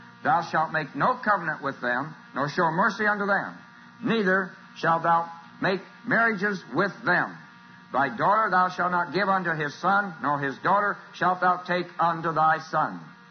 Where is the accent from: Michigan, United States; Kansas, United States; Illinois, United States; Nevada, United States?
Illinois, United States; Springfield; also born or lived in California; I was raised in Springfield, Illinois, and I was not aware of the abomination that went on in the South up until the last few years.